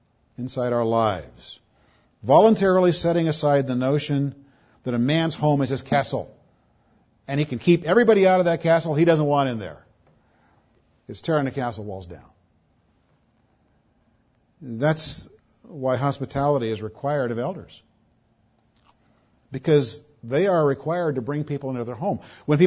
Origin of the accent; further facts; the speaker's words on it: Burbank, California, United States; I grew up on Eaton Drive in Burbank, and I met a couple here who live in Burbank who know where Eaton Drive was.